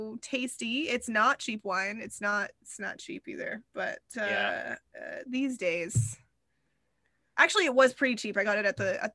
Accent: Colorado, United States; now in Oakland, United States; I am originally from the Colorado Front Range.

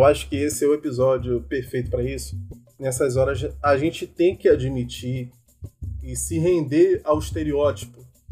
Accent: Rio de Janeiro, Brazil; now in Nilópolis, Brazil; Cara, eu sou carioca que não sabe sambar nem jogar futebol.

